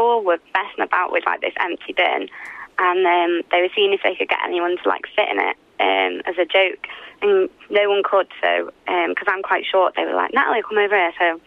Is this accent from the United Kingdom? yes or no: yes; Manchester, North West England, United Kingdom; I'm 16, and I'm from Manchester.